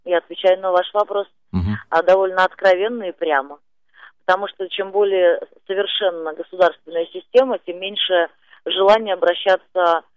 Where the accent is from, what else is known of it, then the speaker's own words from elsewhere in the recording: Russia; born there; Потому что я родилась в России, и я не хочу бежать.